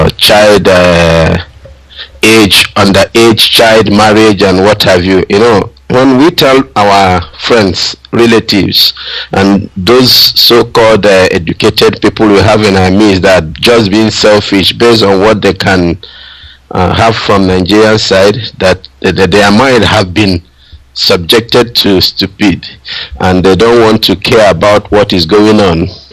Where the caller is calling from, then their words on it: Malaysia; I just woke up. I'm calling from Malaysia.